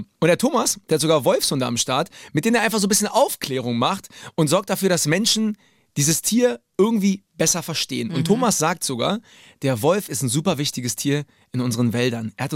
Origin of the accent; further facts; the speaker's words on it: Berlin, Germany; Aber Fuchs, Digga, ich komme aus Berlin. Da leben so viele Füchse.